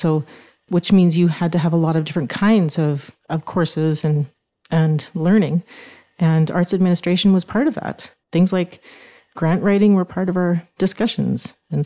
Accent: Scarborough, Ontario, Canada; also born or lived in Vancouver / Trail; now in Salmon Arm, Canada; I was actually born in Vancouver and spent a couple of my early years in Trail, BC. My mom moved us out east, and I really grew up in Scarborough. And then as a teenager, we moved back out west, spent a few years in Alberta.

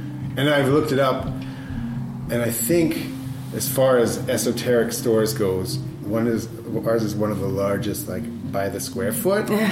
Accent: Edmonton, Alberta, Canada; I'm Alberta. Edmonton, originally

